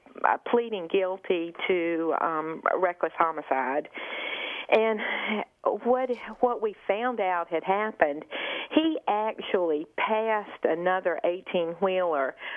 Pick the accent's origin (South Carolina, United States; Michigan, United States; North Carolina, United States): South Carolina, United States; Beaufort; I'm from Beaufort, South Carolina.